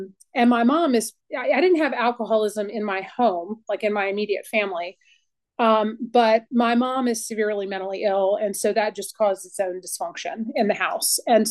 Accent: Virginia, United States; I grew up in Northern Virginia.

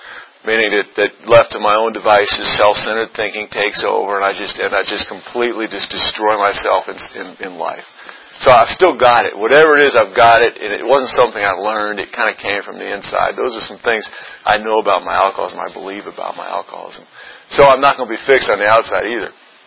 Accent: Tacoma, Washington, United States; I remember we would go to Seattle, I'm from Tacoma, Washington, and we would go visit

